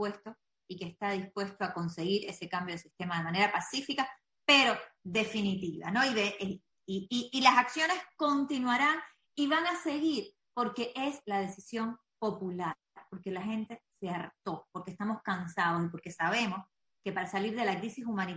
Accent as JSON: {"language": "Spanish", "country": "Cuba"}